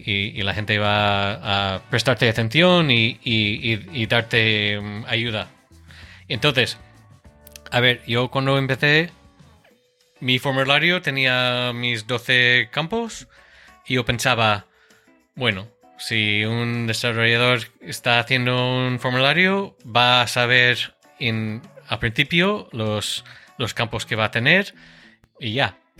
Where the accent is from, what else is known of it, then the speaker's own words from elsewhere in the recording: North Carolina, United States; pues soy de Estados Unidos, de Carolina del Norte, y he sido programador desde muy pequeño.